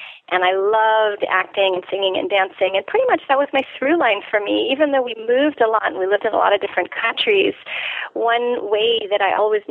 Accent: Tehran, Tehran Province, Iran; Yes, I was born in Tehran, Iran. My parents were working there as archaeologists. So my father is Scottish and my mother's Israeli, and they were both doing a lot of digging in Iran on dig sites. So I grew up in the British Institute in Tehran

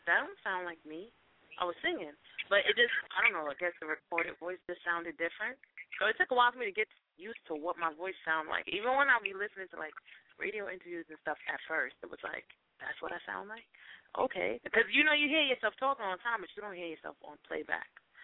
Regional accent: Brooklyn, New York, United States; I'm from Brooklyn.

